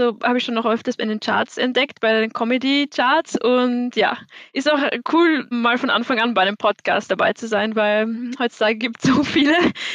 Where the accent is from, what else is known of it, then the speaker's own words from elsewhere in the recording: Vienna, Austria; weil mein Vater kommt aus Deutschland. Deswegen, ja, habe ich beide so mitbekommen in meinem Leben. Aber aufgewachsen und geboren bin ich in Wien.